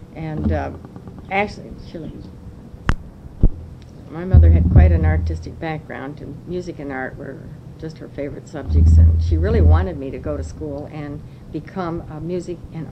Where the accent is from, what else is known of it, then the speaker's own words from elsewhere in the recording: Plymouth, Michigan, United States; Well, I grew up in Plymouth, Michigan, graduated from Plymouth High School, and from there I went to the Detroit Art Academy in Detroit